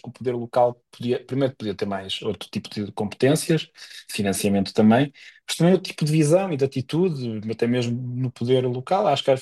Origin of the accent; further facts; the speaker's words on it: Ovar, Aveiro, Portugal; born there; mas vou falar de Ovar, que é da cidade onde eu nasci